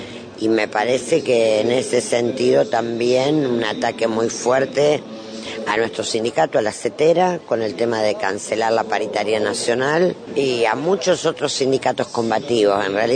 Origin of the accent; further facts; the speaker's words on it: Santa Fe, Argentina; Yo soy santafesina